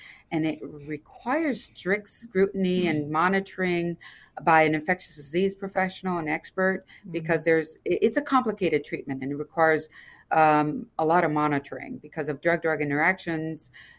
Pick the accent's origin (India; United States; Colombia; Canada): United States; Louisiana; I come from Louisiana, LSU